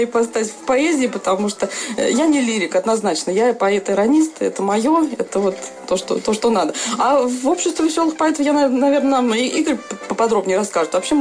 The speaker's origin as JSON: {"language": "Russian", "town": "Nizhny Novgorod", "region": "Nizhny Novgorod Oblast", "country": "Russia", "said": "Да, я нижегородка."}